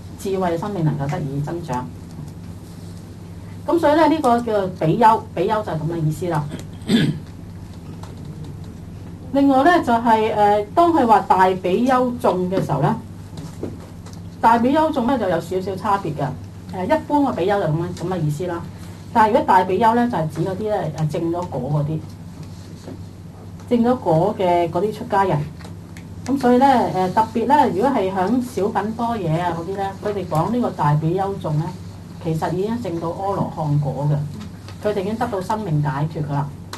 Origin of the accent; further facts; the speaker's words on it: China; 但我哋中國人就未必係咁，所以我哋嗰啲佛教傳到嚟中國咧